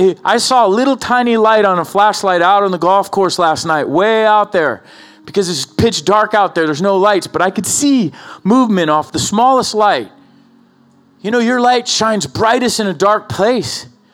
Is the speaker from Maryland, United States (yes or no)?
no; Oceanside, California, United States; I grew up in Oceanside, man.